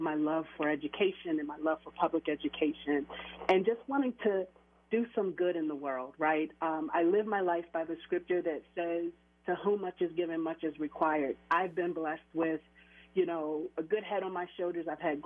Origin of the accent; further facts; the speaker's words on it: Camden, New Jersey, United States; I grew up in Camden, New Jersey, so I was a part of the public school system there.